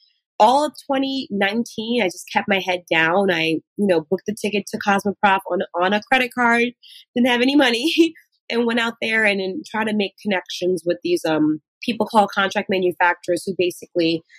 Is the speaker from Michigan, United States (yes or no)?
no; New York City, New York, United States; you know, it's Harlem, it's the 90s, you know … is blasting downstairs.